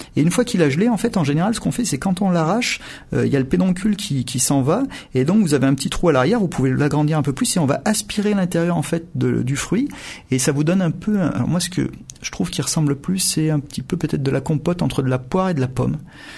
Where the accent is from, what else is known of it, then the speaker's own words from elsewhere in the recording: Montélimar, Auvergne-Rhône-Alpes, France; Quand j'étais petit à Montélimar, il n'y avait pas d'olivier. Alors j'ai que 45 ans